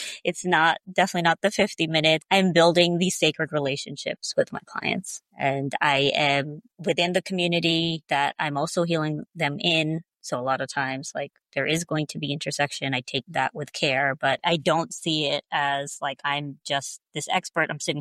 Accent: New York, United States; now in Alabama, United States; I'm in Alabama, but like, I grew up in New York. So I really like did not grow up in white spaces.

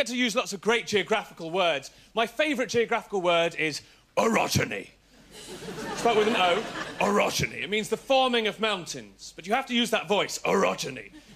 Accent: East Midlands, United Kingdom; I grew up in Lincolnshire, the second largest county in the UK, and very few people know where it is.

